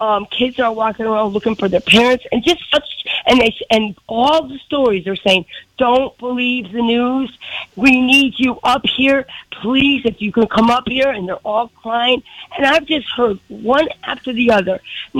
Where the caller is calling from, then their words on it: St. Augustine, Florida, United States; I'm calling from St. Augustine.